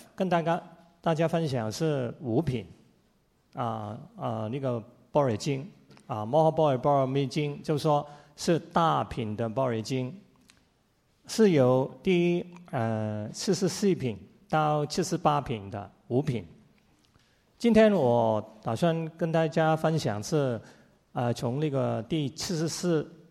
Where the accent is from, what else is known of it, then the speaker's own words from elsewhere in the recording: Hong Kong; accent: Hong Kong; Chinese is a second language; 你看我讲的国语哈，普通话，你就一定知道我是从香港来的，对不对？是标准的香港的国语啊